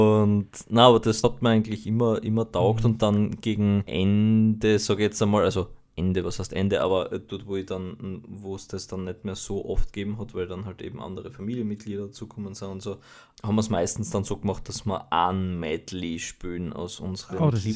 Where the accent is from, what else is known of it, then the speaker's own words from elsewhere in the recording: Austria; Von denen, die man halt als Österreicher so jetzt einmal singt